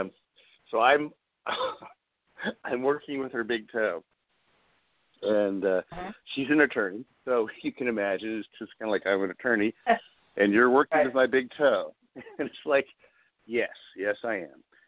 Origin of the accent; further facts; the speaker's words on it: Texas, United States; I grew up in Texas and we like to mix it up, brawl